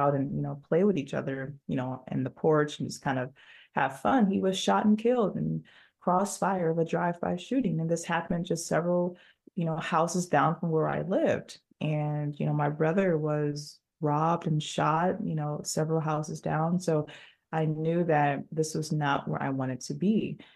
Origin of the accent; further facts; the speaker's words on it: Detroit, Michigan, United States; So I grew up in West Detroit, and I grew up in a neighborhood that was rough.